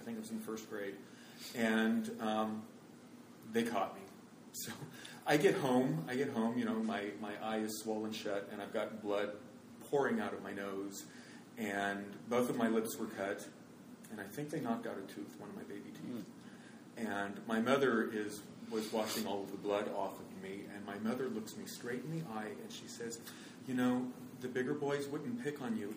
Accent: Kansas, United States; I grew up, and it's embarrassing, I grew up in Kansas, where in 2014 they're still debating teaching creationism in science classrooms.

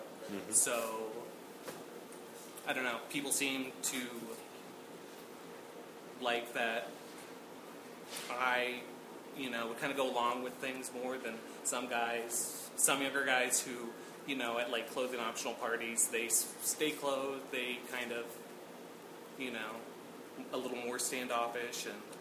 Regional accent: Houston, Texas, United States; moved away as an adult; And I'm from Houston. I only moved here a couple of years ago.

